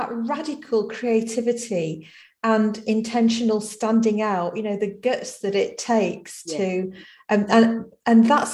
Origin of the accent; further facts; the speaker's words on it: Skegness, East Midlands, United Kingdom; also born or lived in Derby; And I was born in Derby, and we moved to Skegness in Lincolnshire, which is a seaside town in the UK.